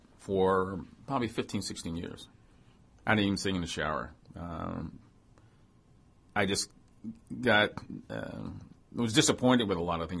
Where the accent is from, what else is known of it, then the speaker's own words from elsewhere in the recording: New York, United States; Well, I was raised in New York, so we used to go to a lot of plays and a lot of shows. We had the Apollo, you had Carnegie Hall, you had all these other venues